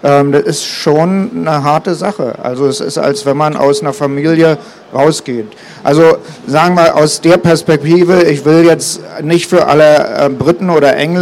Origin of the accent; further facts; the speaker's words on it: Germany; Und also ich bin in der DDR aufgewachsen, hinter der Mauer.